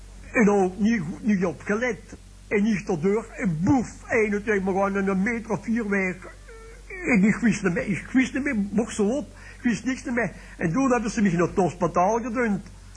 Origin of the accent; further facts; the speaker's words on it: Bilzen, Flanders, Belgium; Ik kom van Bilzen af.